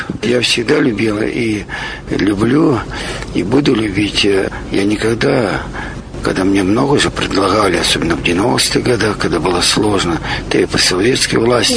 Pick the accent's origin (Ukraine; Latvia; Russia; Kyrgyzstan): Russia; Arkhangelsk Oblast; мы все из Поморова, с Архангельской области, ну тогда губерния была, соответственно, у меня в роду священники и моряки, и рыбаки